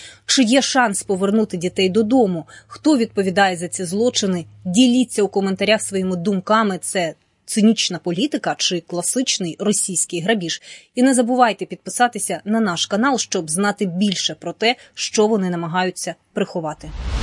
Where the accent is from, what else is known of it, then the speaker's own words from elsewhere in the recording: Luhansk, Luhansk Oblast, Ukraine; от я з Луганська сама